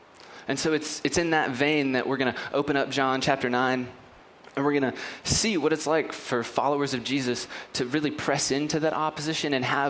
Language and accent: English; United States; But in just like a few weeks, we're going to do it all over again because we're American and Christmas.